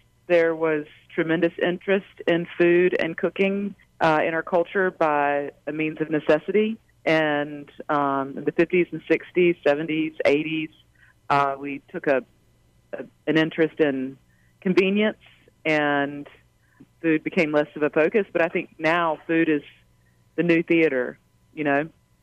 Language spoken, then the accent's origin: English; North Carolina, United States; I grew up in Eastern North Carolina, really across the road from the house I live in now